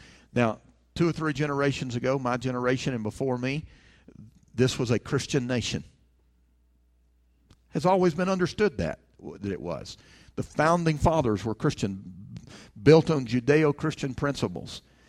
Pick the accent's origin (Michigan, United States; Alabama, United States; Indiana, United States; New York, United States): Alabama, United States; I grew up in Alabama where it is hot.